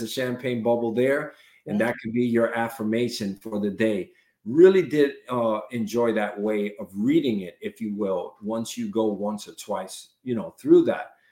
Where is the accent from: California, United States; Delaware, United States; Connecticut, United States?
Connecticut, United States; first time me and you spoke on the phone, let it be that we're both from Connecticut.